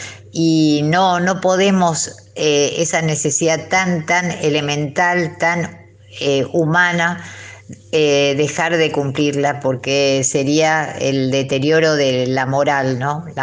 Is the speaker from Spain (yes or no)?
no; Argentina; nosotros vamos a saber en 2 días cuántos somos los argentinos